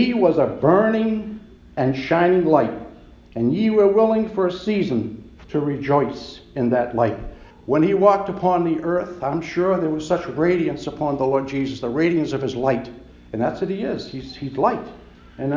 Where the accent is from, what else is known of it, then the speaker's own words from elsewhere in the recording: Boston, Massachusetts, United States; accent: Boston; You'll have to bear with my Boston accent. We do not pronounce our R's very well, but I'll do the best I can.